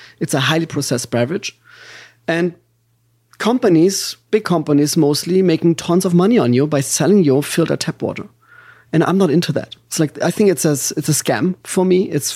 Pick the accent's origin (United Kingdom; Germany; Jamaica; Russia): Germany; accent: German; English is a second language; now in Hollywood, United States; I live in Hollywood, so I'm not an actor. I'm not playing the role as a German guy. My accent is a real accent. I am from Germany.